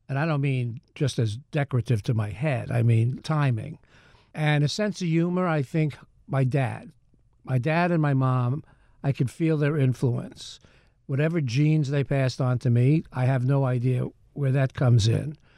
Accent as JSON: {"language": "English", "town": "Ardsley", "region": "New York", "country": "United States", "tie": "born or raised there", "also_born_or_lived": "Bronx", "said": "We moved from the Bronx when I was about 7 and a half to a town called Ardsley. I went to the Ardsley school system. I think our address was Hartsdale, but I basically grew up in that town, Ardsley, for 10 years."}